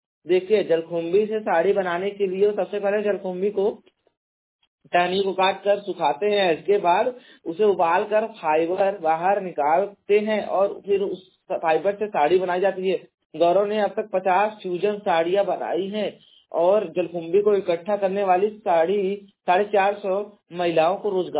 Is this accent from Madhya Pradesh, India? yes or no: no; Jaunpur, Uttar Pradesh, India; मैं उत्तर प्रदेश के जौनपुर जिले का निवासी हूं।